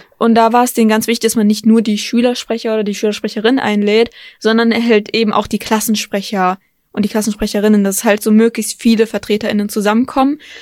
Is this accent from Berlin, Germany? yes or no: no; Marl, North Rhine-Westphalia, Germany; Genau, ich komme tatsächlich aus Mahl.